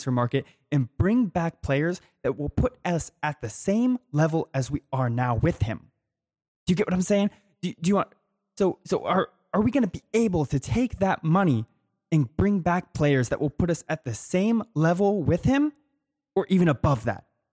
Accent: United States; and here in the United States, I am from the United States, I don't think that's any surprise

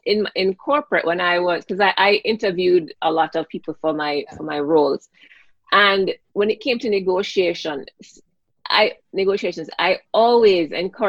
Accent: Jamaica; growing up in Jamaica

